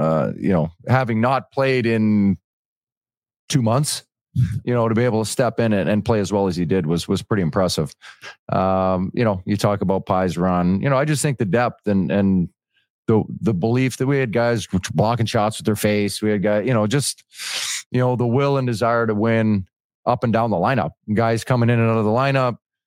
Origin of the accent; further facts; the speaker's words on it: Dryden, Ontario, Canada; growing up in Dryden, Ontario, this whiskey has been a big piece of our upbringing.